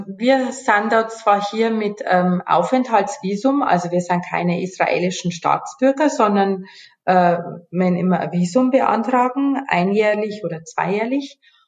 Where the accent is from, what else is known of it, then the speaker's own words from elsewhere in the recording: Bavaria, Germany; Also ich komme ja aus Bayern.